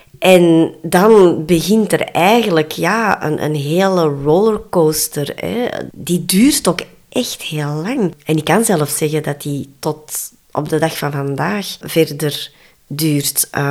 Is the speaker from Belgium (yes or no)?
yes; Belgium; also born or lived in South Korea; Ik ben 45 jaar en ik ben geadopteerd uit Zuid-Korea. Ik ben in 1977 alweer aangekomen in België.